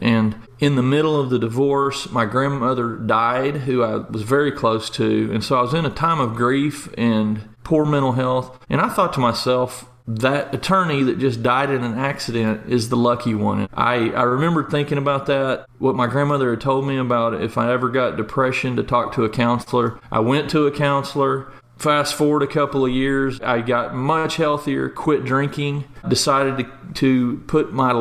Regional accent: Lubbock, Texas, United States; now in Austin, United States; I grew up in Lubbock and went to law school here in Austin at UT.

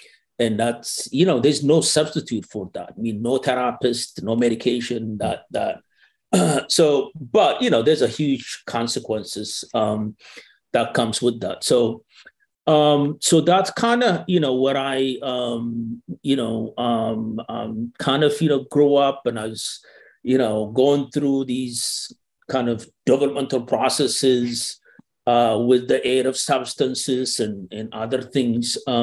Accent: Ethiopia; what's going on the streets back in Ethiopia were much more interesting than what goes on

